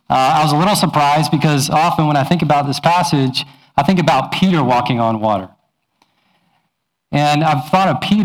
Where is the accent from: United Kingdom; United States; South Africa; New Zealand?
New Zealand; born there; Now, some of you may know that I'm a Kiwi. So I'm a Kiwi at heart. I was born in New Zealand. I have family in New Zealand.